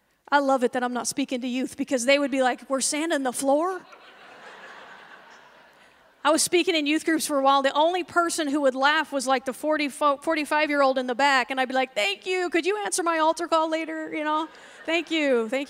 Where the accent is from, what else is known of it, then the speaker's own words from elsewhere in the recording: California, United States; I'm from California.